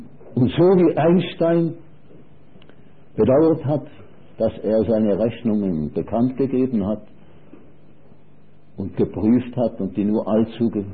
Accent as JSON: {"language": "German", "region": "Schaffhausen", "country": "Switzerland", "tie": "born or raised there", "said": "Schaffhausen, wo ich aufgewachsen bin, meine Großmutter ist auch am Rhein."}